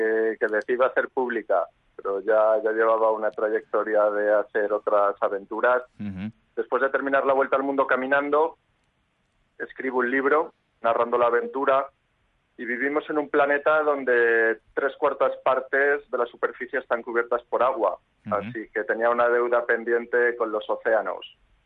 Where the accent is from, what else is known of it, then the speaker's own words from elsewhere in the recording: Málaga, Andalusia, Spain; born there; yo soy malagueño de nacimiento, ciudad costera.